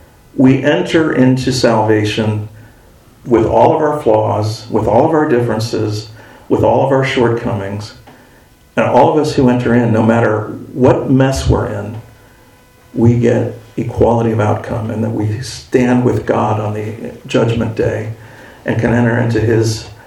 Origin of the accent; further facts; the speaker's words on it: Ohio, United States; I did most of my growing up in Northwest Ohio, which is farm country